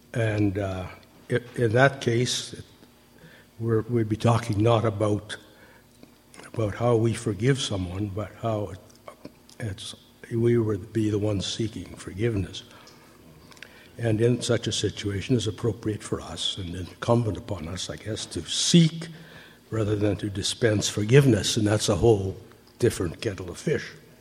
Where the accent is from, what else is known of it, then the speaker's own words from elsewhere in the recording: Saskatoon, Saskatchewan, Canada; I'm from Saskatoon, a little group down the road, down the Yellowhead Highway here, a few miles.